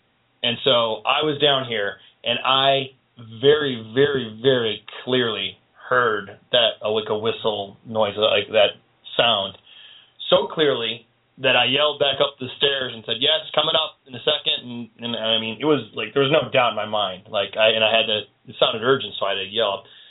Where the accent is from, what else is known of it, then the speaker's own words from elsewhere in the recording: Chardon, Ohio, United States; Our old house, where the dungeon used to be located back in where I grew up in Chardon, that house just was loaded with sounds and crazy stuff happening, all the time.